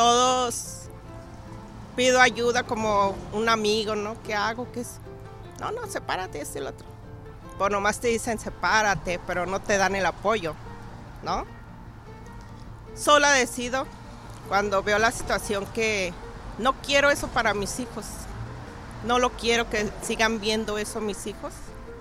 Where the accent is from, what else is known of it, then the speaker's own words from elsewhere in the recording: Villa Juárez, Chihuahua, Mexico; now in Los Angeles, United States; El centro es como a 15 minutos de donde yo soy. Soy de Villa Juárez, Chihuahua, Chihuahua.